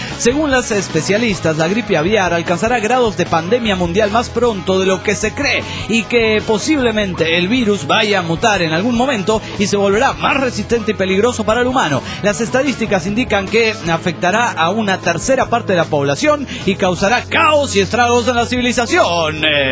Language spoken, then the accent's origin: Spanish; Granollers, Catalonia, Spain; de Granollers, España.